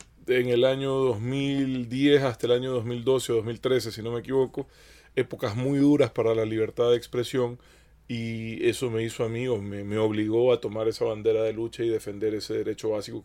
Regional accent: Ecuador; hoy creo que somos más los ecuatorianos con este apellido que los alemanes

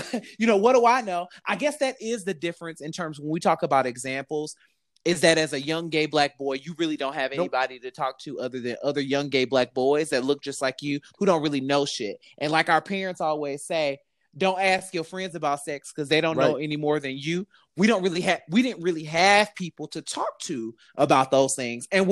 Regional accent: Detroit, Michigan, United States; I'm from Detroit, so Detroit is just rough all around.

